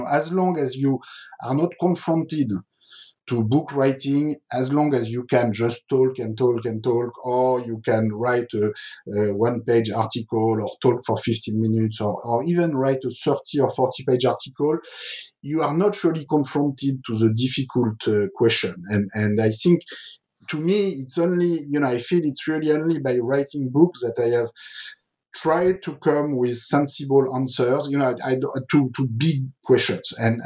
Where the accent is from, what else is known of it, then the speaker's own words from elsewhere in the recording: France; I grew up in France in the 1970s, so this was just a decade after decolonization, or 10, 20 years after decolonization.